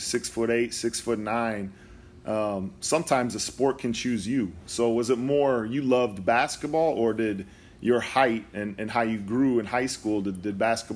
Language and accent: English; Chicago, Illinois, United States; I grew up in the Chicago area during the heydays of Michael Jordan.